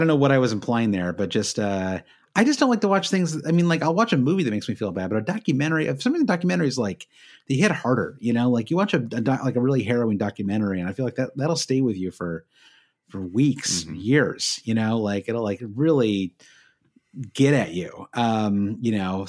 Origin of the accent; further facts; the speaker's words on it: Michigan, United States; I kind of grew up, you know, I'm from Michigan, and so I remember watching Roger and Me when I was young.